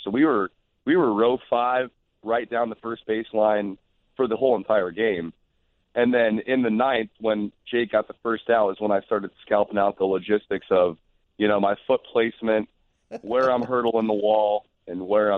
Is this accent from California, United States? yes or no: no; South Bend, Indiana, United States; South Bend, Indiana, up north. The last stop on the South Shore, luckily.